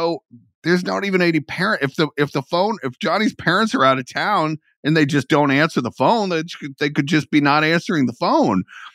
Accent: Georgia, United States; Running through, you know, I'm from Georgia. There's woods.

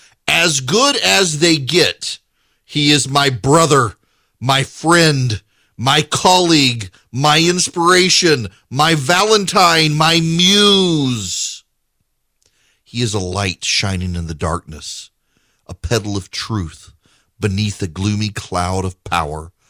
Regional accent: Dubai, United Arab Emirates; I grew up in Dubai, y'all. We had camel racing and cricket.

